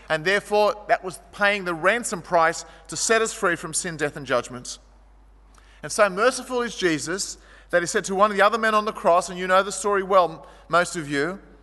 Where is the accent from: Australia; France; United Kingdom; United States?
Australia; Marrickville, New South Wales; an ordinary Greek kid growing up in Marrickville